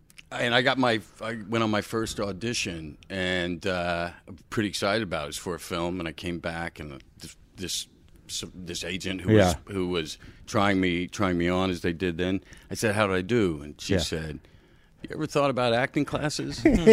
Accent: Springfield, Missouri, United States; it was Springfield.

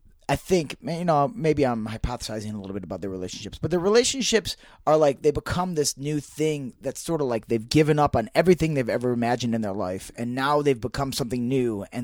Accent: Ohio, United States; I'm from Ohio originally, and so people will come up.

